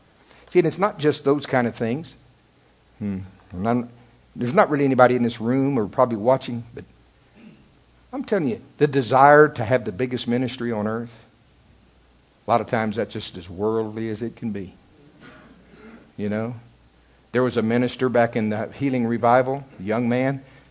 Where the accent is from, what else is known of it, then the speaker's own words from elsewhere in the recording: Oklahoma, United States; I'm from Oklahoma. What do you expect?